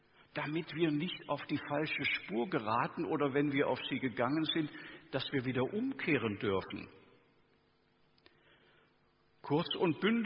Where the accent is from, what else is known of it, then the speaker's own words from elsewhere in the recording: Lower Saxony, Germany; jetzt bringe ich ein Beispiel aus meiner Heimat, der Heide